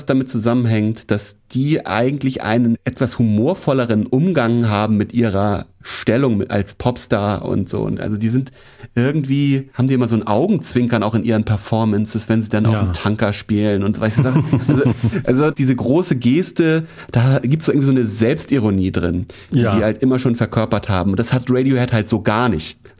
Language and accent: German; Germany; als German